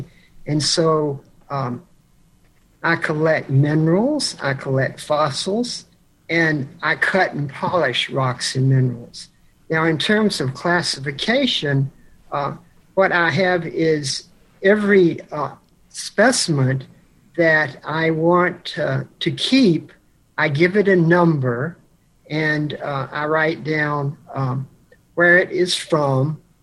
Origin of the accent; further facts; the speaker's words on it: Blacksburg, Virginia, United States; Actually, I grew up in Blacksburg, Virginia, and my father was a chemist at Virginia Tech.